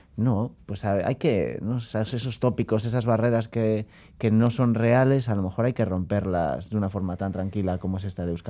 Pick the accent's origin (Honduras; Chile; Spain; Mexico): Spain; Galicia; Yo soy gallego, llevo 8 años aquí.